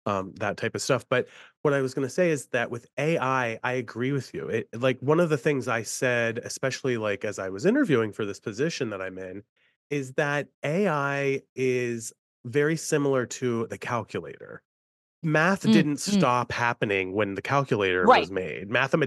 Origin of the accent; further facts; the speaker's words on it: Maryland, United States; now in Pittsburgh, United States; Now, listen, I'm from Western Maryland, coal mining area. I went to WVU, coal mining area. I live in Pittsburgh, coal mining area